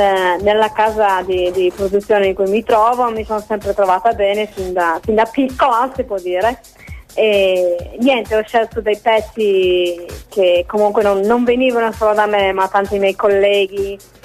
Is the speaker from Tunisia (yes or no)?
no; England, United Kingdom; Italian is a second language; now in Italy; Con questo accento, allora, no, arrivo dall'Inghilterra, sono pienamente inglese.